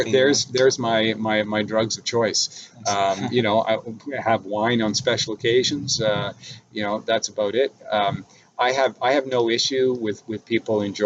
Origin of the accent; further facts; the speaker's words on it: Canada; I'm Canadian. I love my country.